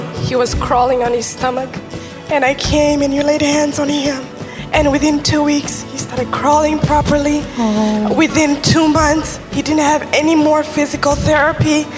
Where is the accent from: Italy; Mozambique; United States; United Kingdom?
Mozambique; I am from Mozambique.